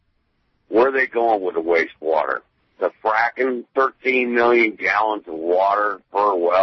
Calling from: Charleston, South Carolina, United States; I'm calling you from Charleston, South Carolina.

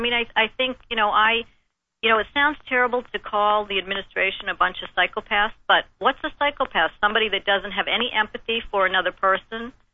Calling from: New Hampshire, United States; Hey, I'm calling from New Hampshire.

